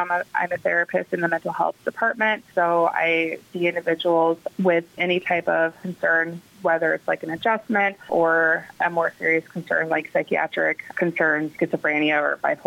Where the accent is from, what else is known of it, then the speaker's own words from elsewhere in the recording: Fort Dodge, Iowa, United States; Yeah, so I am originally from the Webster County area, Fort Dodge region.